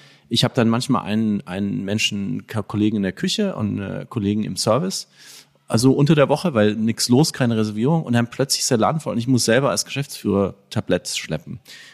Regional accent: Nuremberg, Bavaria, Germany; der Gastronom ist in Nürnberg, in meiner Heimatstadt

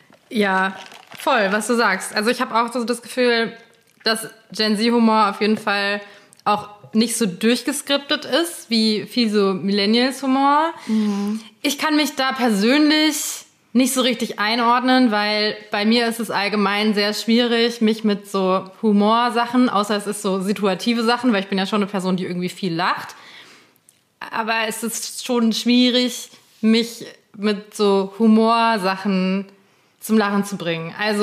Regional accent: Fulda, Hesse, Germany; meiner Heimatstadt Fulda

